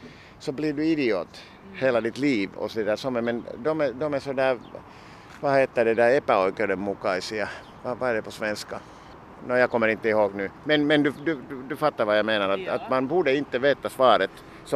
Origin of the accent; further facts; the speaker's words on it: Helsinki, Uusimaa, Finland; men som jag sa, det har varit mitt hemstad. Och ja, det är lätt för mig att röra mig och känna alla ställena.